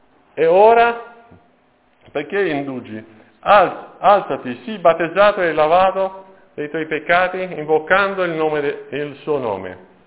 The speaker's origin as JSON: {"language": "Italian", "country": "Romania", "second_language": "Italian", "said": "Non sono stati dei tempi facili per il paese da dove io provengo, dalla Romania."}